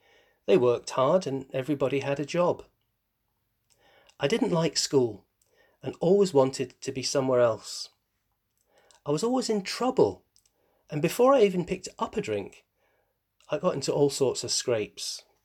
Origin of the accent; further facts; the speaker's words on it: Dundee, Scotland, United Kingdom; born there; I'm an alcoholic from Dundee in Scotland. I was born in Dundee in a single end, which is one room. Six of us in one room.